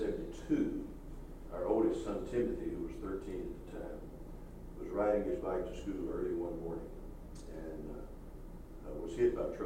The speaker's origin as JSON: {"language": "English", "region": "New York", "country": "United States", "said": "from New York."}